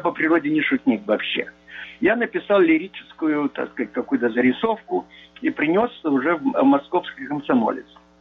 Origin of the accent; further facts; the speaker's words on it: Odesa, Odesa Oblast, Ukraine; у вас какой-то акцент, откуда вы? Я говорю, из Одессы.